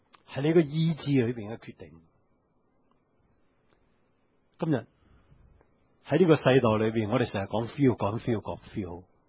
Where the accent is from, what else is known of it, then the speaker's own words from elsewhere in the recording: Hong Kong; 中国人对他的想法，或者我们今天香港人想法，就是爱是什么？